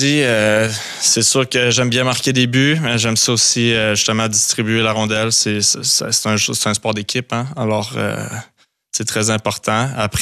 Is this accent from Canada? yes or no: yes; Quebec, Canada; accent: Quebec; now in Jura, Switzerland; En même temps, j'ai encore toujours mon accent québécois qui veut pas disparaître.